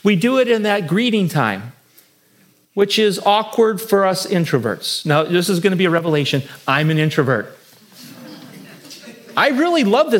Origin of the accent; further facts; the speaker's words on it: Cleveland, Ohio, United States; And the only reason I don't like it is I'm from Cleveland. And I was raised to dislike Pittsburgh.